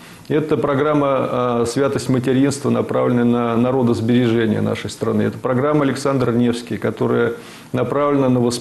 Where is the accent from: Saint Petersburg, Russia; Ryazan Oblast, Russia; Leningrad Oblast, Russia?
Ryazan Oblast, Russia; Ryazan; born there; Я родился в Рязани.